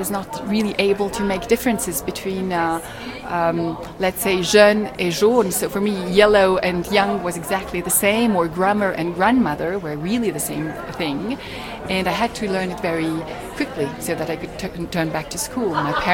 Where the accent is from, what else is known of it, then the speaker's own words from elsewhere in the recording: Bucharest, Romania; I'm from Bucharest, but unfunnily enough, my family comes from Transylvania, which for … is normal.